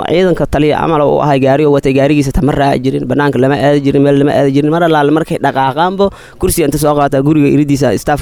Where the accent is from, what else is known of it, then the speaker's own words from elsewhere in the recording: Buurhakaba, Bay, Somalia; walaal waxaan ka imaaday degmada Buurhakaba haa degmada Buurhakaba